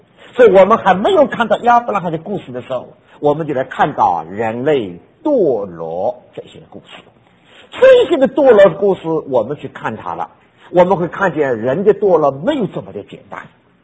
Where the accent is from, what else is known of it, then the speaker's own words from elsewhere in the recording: New York, United States; 我从纽约来